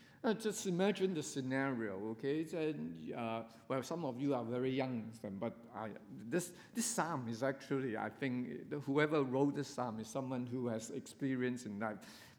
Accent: Hong Kong; English is a second language; But I come from Hong Kong, okay?

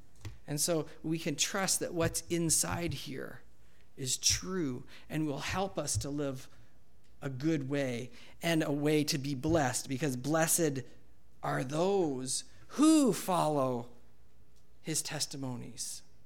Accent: Canada; I'm a proud Canadian. Remember the beer commercial? I am Canadian.

